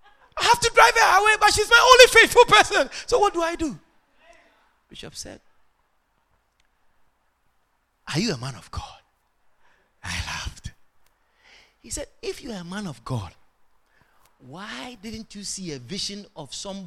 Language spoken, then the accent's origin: English; Ghana; Because again, in the circles I grew up in Ghana, in our churches, when you get pregnant in the church, you are cast out.